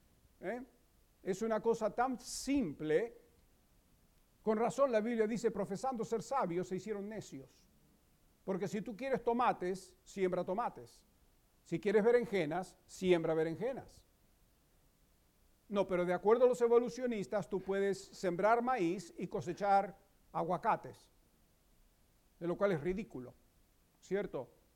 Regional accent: Chania, Crete, Greece; enfrente de la isla de Creta hay, en la bahía de Lacania, de donde yo soy

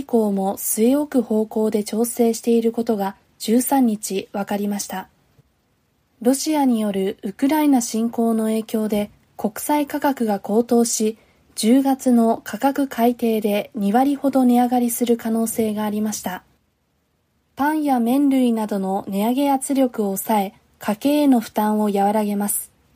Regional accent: Yokohama, Kanagawa, Japan; 私は横浜生まれ、横浜育ちの浜っ子なので、

